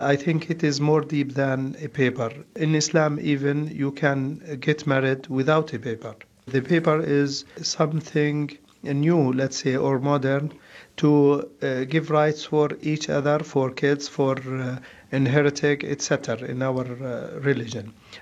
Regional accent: Jordan; English is a second language; I am from Jordan. I am Mira's father.

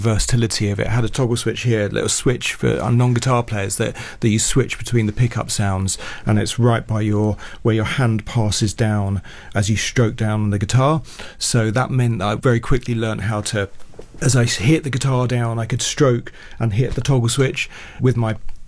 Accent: Haringey, London, United Kingdom; I grew up in Haringey

